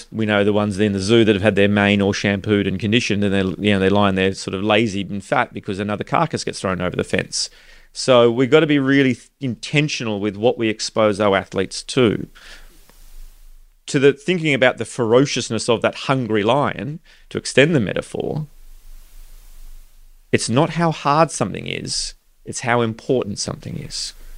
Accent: Australia; growing up in Australia

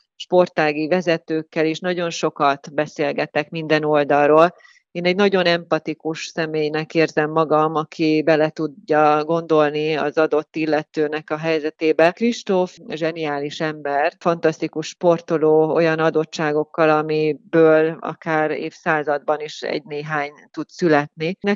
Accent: Nyíregyháza, Szabolcs-Szatmár-Bereg, Hungary; én Nyíregyházán születtem, ott nőttem fel, ott éltem, ott tanultam, ott született az első gyermekem is.

